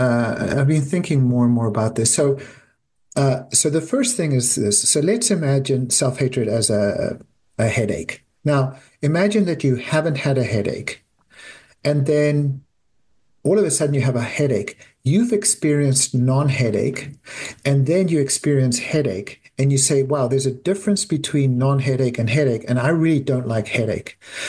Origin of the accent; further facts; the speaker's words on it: South Africa; So I grew up in South Africa. I went to medical school in South Africa. I'm the eldest of eight children and born in four countries on three continents.